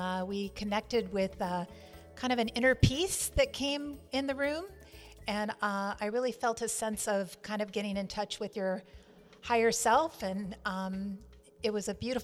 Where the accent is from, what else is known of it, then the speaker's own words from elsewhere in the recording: Berkeley, California, United States; I am from Berkeley, California.